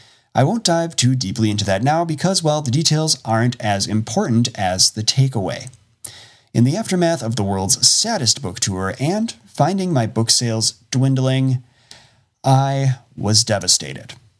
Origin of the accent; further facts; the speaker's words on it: Wisconsin, United States; I believed if I spent hours coordinating and scheduling a book tour around my home state, that my mere appearance in those places would be enough to drive out at least a handful of readers at each location, all of whom would be eager to hear from a fellow Wisconsinite turned author.